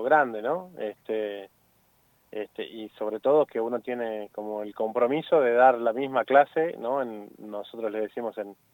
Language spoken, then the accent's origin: Spanish; Argentina; somos no solamente argentinos, sino que somos sudamericanos, que somos latinoamericanos, que somos occidentales.